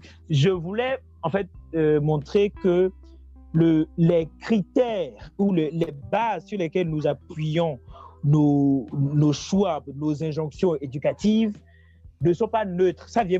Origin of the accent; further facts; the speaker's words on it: Togo; Même chez nous en Afrique, même au Togo, peut-être que je prends l'exemple du Togo.